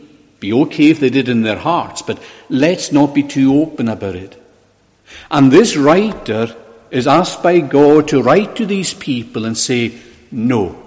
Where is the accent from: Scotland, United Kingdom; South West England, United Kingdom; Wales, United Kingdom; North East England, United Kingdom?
Scotland, United Kingdom; Ness; And I grew up in Ness, near the Atlantic Ocean there.